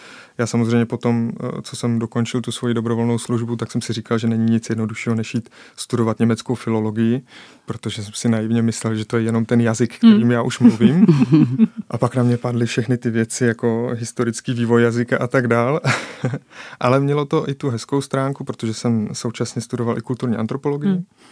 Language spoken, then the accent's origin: Czech; Jihlava, Vysočina Region, Czechia; born there; protože já jsem se narodil v Jihlavě, což bylo vlastně centrum takzvaného Jihlavského jazykového ostrova